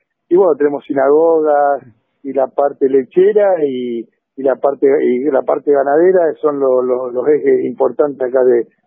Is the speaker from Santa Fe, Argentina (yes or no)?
yes; Santa Fe, Argentina; somos todos santafesinos